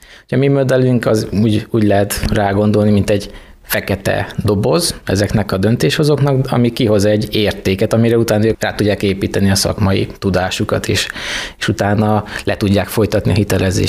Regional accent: Gyula, Békés, Hungary; now in Mezőberény, Hungary; Békés-megyei vagyok, tehát Gyulán születtem, Mezőberényben lakok, van egy testvérem.

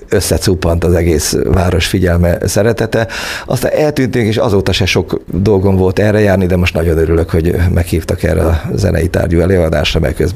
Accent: Orosháza, Békés, Hungary; többek között Orosháza szülővárosomban is

